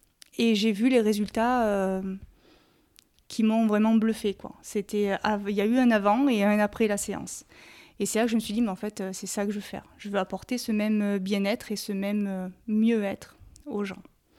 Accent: Provence-Alpes-Côte d'Azur, France; Je suis native des Alpes de Haute-Provence. J'ai toujours habité là.

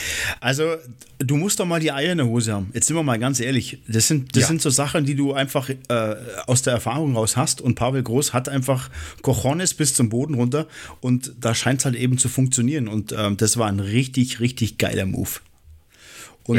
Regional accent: Bavaria, Germany; ich bin auch Allgäuer.

